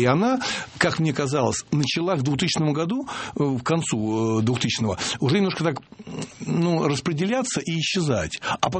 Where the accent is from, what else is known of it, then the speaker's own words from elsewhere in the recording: Moscow, Russia; Я коренной москвич, я вижу, как меняется город